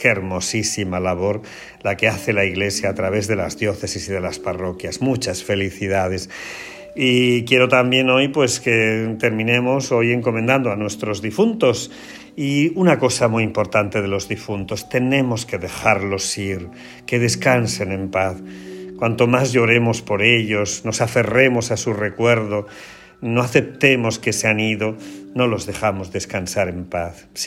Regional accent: Porcuna, Andalusia, Spain; Yo soy de Porcuna, pero Linares está cerca de Porcuna.

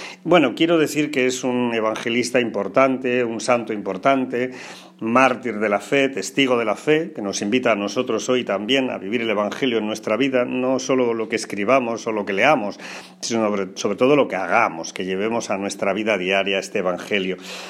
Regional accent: Porcuna, Andalusia, Spain; En mi pueblo de Porcuna también hay una famosa ermita y romería de San Marcos.

